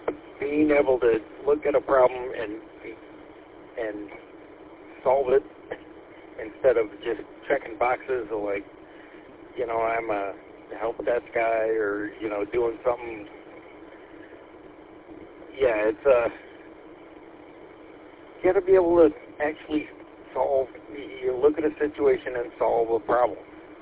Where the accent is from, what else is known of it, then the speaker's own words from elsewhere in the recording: Detroit, Michigan, United States; I grew up down in Detroit area, so I know all those locations.